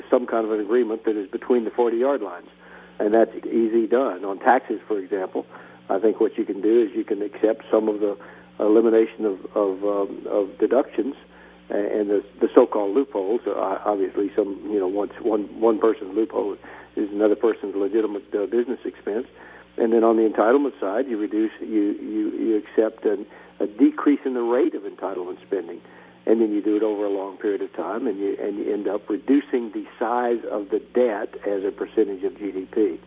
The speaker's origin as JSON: {"language": "English", "region": "Texas", "country": "United States", "said": "I'm Republican from Texas"}